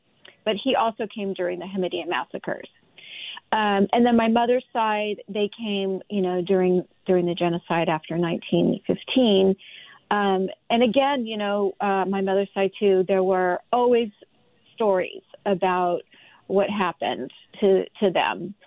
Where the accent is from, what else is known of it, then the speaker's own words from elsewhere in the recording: San Francisco, California, United States; When I was growing up in San Francisco